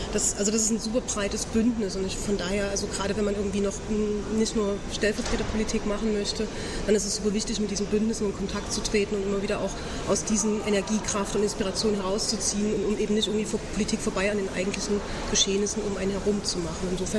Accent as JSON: {"language": "German", "region": "Saxony", "country": "Germany", "said": "Das ist kein Problem, ich bin ja selber Sächsin."}